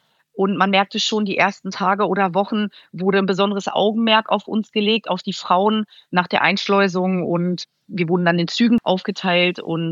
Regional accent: Lower Saxony, Germany; Ich komme vom Dorf aus der Lüneburger Heide und ich liebte und liebe sie immer noch, die Herausforderungen und die neuen Reize.

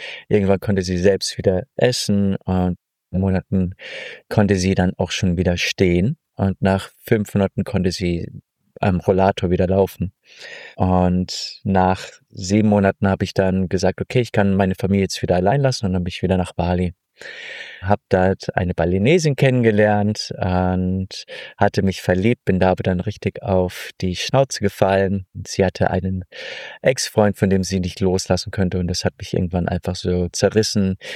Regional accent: Würzburg, Bavaria, Germany; Und dann bin ich 2019 wieder nach Deutschland, wieder in meine Heimat, nach Würzburg

